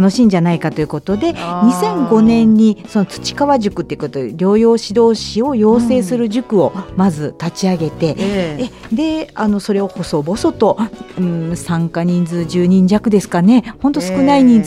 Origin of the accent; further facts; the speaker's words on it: Osaka, Japan; moved away as an adult; now in Aichi, Japan; あともう一つは私も出身が大阪で、結婚して初めて愛知県に来たんですけども